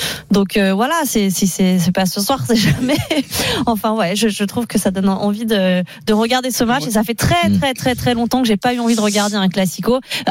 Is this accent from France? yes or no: yes; Auvergne-Rhône-Alpes, France; Alors moi, en Savoie, nous chez nous en Savoie